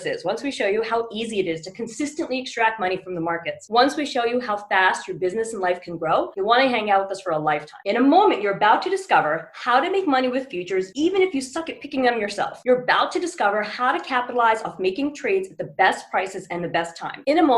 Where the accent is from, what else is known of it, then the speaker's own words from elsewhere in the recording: New York, United States; I'm originally from New York, the hotbed of the markets.